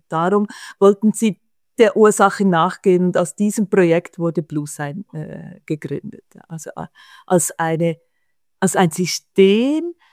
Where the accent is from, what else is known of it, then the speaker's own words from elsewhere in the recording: Switzerland; Also ich bin Schweizerin. Das macht mich aus. Das hört man auch, wenn ich spreche, denke ich. Obwohl ich eine der wenigen Schweizerinnen bin, die sehr gerne Deutsch sprechen.